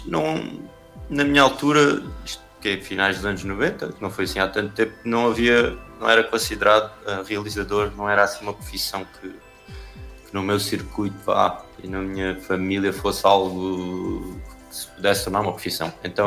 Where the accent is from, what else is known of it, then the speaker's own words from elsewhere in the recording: Santiago do Cacém, Alentejo, Portugal; eu sou natural de Santiago de Cacém, que é uma terra no Alentejo litoral, e que quando eu cresci lá, na minha juventude